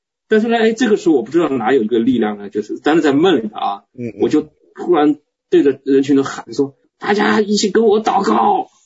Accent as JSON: {"language": "Chinese", "country": "China", "tie": "born or raised there", "also_born_or_lived": "Shanghai", "moved": "as an adult", "lives_now": "Canada", "said": "从我们的老家内地到了上海，从上海到了加拿大，"}